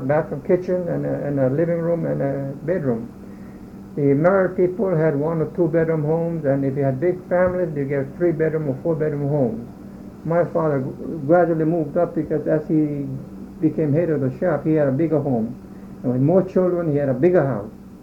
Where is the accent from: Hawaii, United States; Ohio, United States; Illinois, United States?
Hawaii, United States; Kahuku; also born or lived in Kemo; I was born in 1920 in Kemo. Then my father and our family rather moved to Kahuku Plantation, where he was employed as a carpenter in the carpenter shop in Kahuku Plantation.